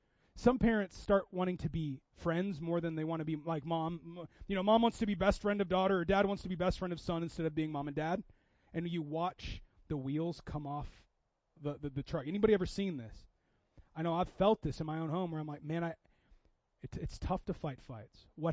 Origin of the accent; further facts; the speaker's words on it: Seattle, Washington, United States; I grew up in Seattle.